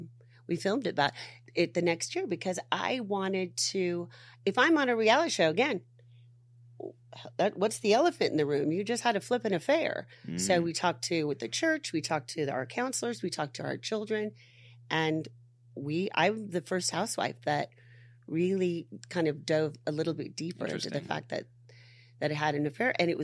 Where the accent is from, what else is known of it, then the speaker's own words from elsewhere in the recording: California, United States; Like, I'm from Orange County. That's where all the men are going out with the young ladies.